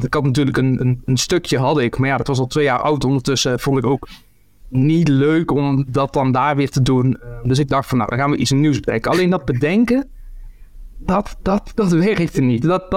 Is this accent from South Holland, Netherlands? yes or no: no; North Brabant, Netherlands; had ik een foute party in Eindhoven, in de buurt waar ik vandaan kom